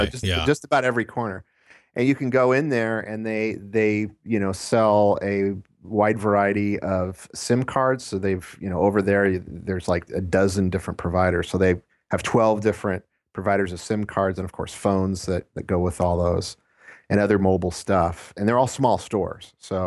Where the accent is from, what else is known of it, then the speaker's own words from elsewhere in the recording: California, United States; In California.